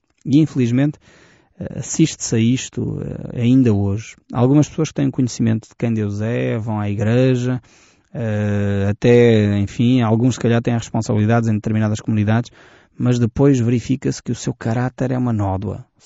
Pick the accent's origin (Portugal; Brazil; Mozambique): Portugal; E dói-me o coração, como português